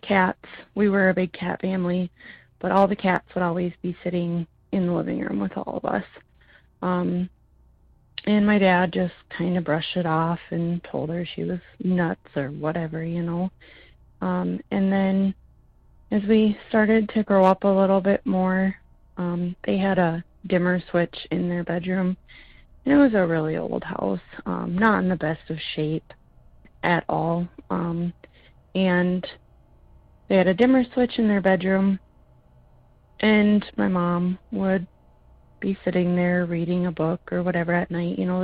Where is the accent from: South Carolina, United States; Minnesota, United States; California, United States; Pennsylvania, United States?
Minnesota, United States; I'm from Minnesota.